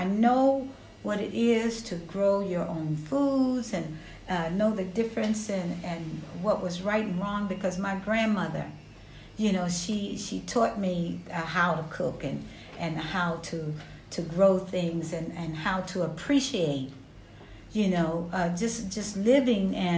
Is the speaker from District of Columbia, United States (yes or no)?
yes; Washington, District of Columbia, United States; also born or lived in Victoria, Virginia; Yes. I was born in Victoria, Virginia, but actually raised in Washington, D.C.